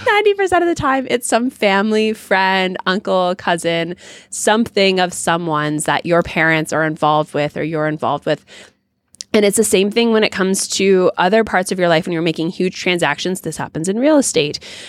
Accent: Canada; Not only do I have real estate, investment accounts, a Canadian husband, I'm Canadian as well.

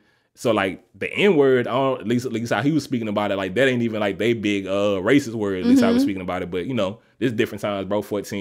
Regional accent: the South, United States; I ain't never been, like, I'm from the South, you know, so we got all kind of crazy shit.

